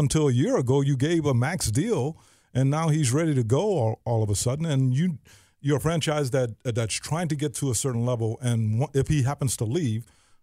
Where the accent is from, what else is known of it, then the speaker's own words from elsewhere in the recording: New Orleans, Louisiana, United States; Given the fact I'm from New Orleans, I know a little bit about what has gone on with the teams they've had in that area.